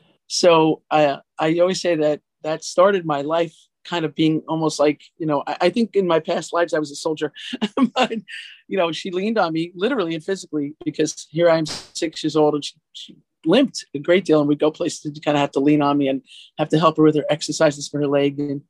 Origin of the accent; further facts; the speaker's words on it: Jersey City, New Jersey, United States; born there; The truth is, I was born in Jersey City, New Jersey, a very weird place to be born, I guess.